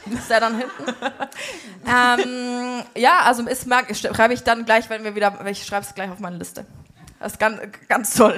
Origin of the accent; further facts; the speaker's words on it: Spalt, Bavaria, Germany; Wir haben, das ist mein Heimatort und wir haben eine eigene Brauerei, da kann man schon ein bisschen stolz drauf sein.